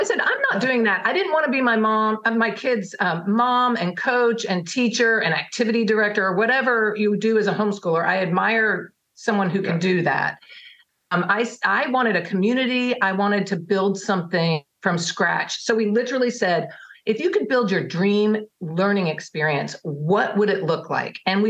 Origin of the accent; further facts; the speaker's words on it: Oklahoma, United States; also born or lived in California / Washington / New Jersey; I grew up kind of all over the place. I'm a preacher's kid. I was born in California, lived in Washington State, New Jersey, and then we went to Oklahoma. I ended up going to high school with Jeff's younger sister